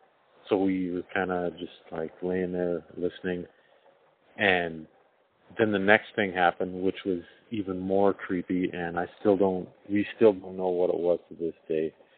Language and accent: English; Alberta, Canada; I'm from Alberta, Canada.